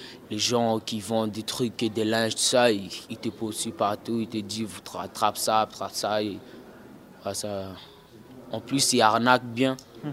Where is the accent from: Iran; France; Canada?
France; Réunion; chez nous, à La Réunion, là-bas, on passe notre temps à se bagarrer